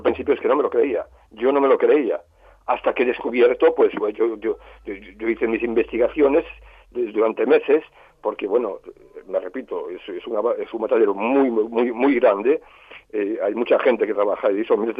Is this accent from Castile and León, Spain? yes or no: no; Galicia, Spain; yo soy gallego, yo he crecido en el campo también, en una granja en Galicia, que a la época, eran 400 hectáreas, la granja más grande de Galicia y moderna, y una de las más grandes de España.